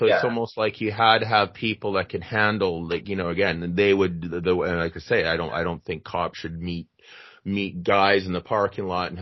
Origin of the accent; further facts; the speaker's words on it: Vancouver, British Columbia, Canada; I grew up in Vancouver. There's always douchey teens.